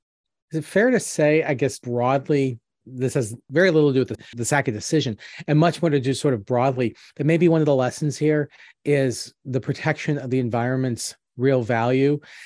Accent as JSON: {"language": "English", "country": "United States", "tie": "born or raised there", "said": "Especially I'm asking this because I grew up on the Mississippi River and the levees were ever present."}